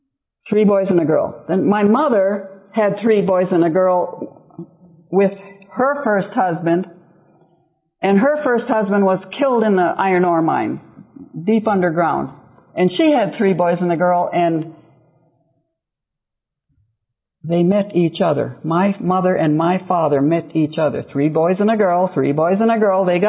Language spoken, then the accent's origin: English; Wakefield, Michigan, United States; We've been living for the past 16 years in my hometown in Wakefield, Michigan, where I was born and raised.